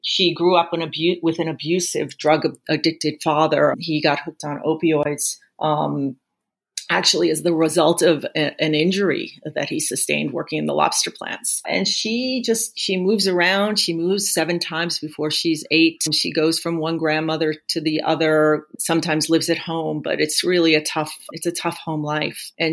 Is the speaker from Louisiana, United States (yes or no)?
no; Brooklyn, New York, United States; I'm a city kid, born and raised in Brooklyn. This has been quite a journey for me. I was raised in this big Greek immigrant family